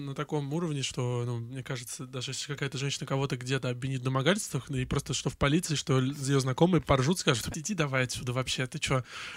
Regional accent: Volzhsky, Volgograd Oblast, Russia; now in Moscow, Russia; Да-да-да, я из города Волжский. Это рядом с Волгоградом.

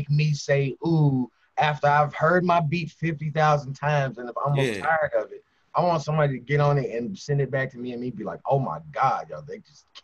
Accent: Kentucky, United States; I'm from Kentucky, so you know, to not have a major outlet or any major label connections

